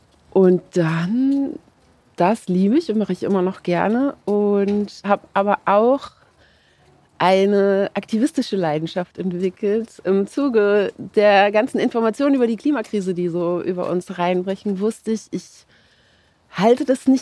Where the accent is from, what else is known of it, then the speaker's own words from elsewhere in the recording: Hamburg, Germany; Also ich bin in Hamburg aufgewachsen und zur Schule gegangen.